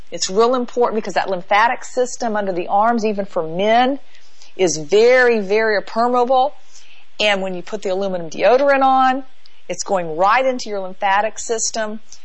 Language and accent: English; the South, United States; well, I'm from the South